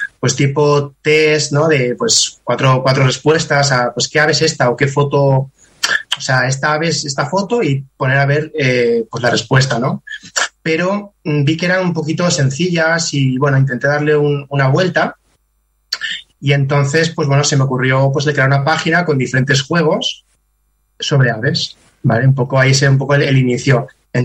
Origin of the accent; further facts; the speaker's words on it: Sant Carles de la Ràpita, Catalonia, Spain; Yo además soy del Delta del Ebro, soy de Sacas de Arrápita